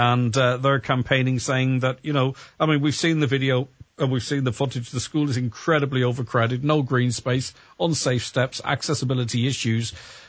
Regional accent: Ulster, Ireland; And we're all from Donegal, we're all from this region.

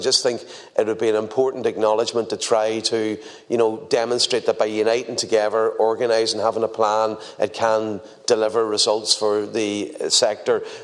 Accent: Inishowen, Ulster, Ireland; You know, we're both from coastal communities. We're from Inishowen.

